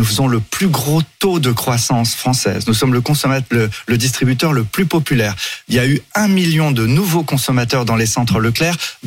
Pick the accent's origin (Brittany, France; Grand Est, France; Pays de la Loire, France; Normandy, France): Brittany, France; Donc, moi, je suis breton, je suis cidre.